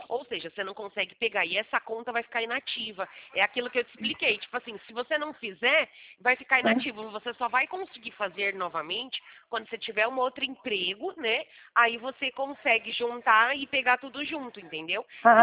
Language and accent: Portuguese; Americana, São Paulo, Brazil; Eu não, eu sou de São Paulo, aqui é interior, uma cidade chamada Americana, depois de Campinas.